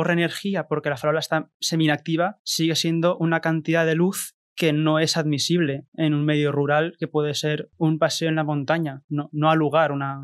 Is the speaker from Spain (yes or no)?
yes; Ayora, Valencian Community, Spain; Bueno, yo soy de Ayora.